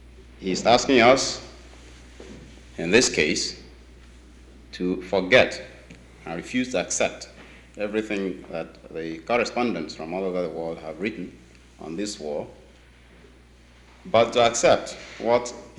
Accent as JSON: {"language": "English", "country": "Nigeria", "tie": "born or raised there", "moved": "as an adult", "said": "what I experienced when I grew up in Nigeria and school there, and when the trouble started in Nigeria before I came to this country 2 years ago."}